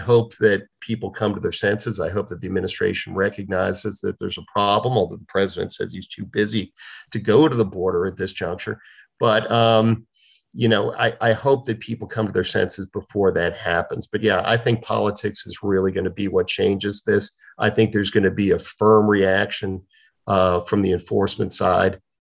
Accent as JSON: {"language": "English", "town": "Baltimore", "region": "Maryland", "country": "United States", "said": "I'm from Baltimore, Maryland."}